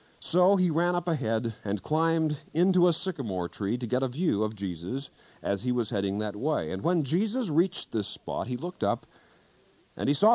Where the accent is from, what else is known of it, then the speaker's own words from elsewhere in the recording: Kansas, United States; In one little town in the southwestern corner of my home state of Kansas, there was a fellow everybody called Old Bill.